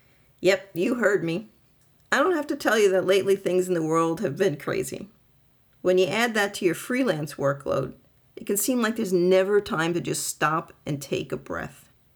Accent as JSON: {"language": "English", "region": "New York", "country": "United States", "said": "I'm a New Yorker who doesn't deal with these things well on a good day."}